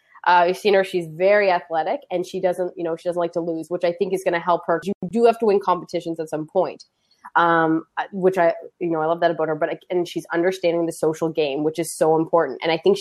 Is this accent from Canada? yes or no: yes; East Coast, Canada; I'm from the East Coast. I didn't get a fan vote.